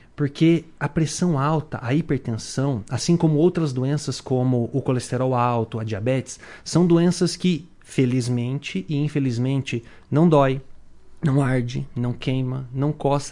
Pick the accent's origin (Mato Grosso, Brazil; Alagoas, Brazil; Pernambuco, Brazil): Mato Grosso, Brazil; Porque eu que morei a vida inteira no Mato Grosso, ouvi a vida inteira … também, né?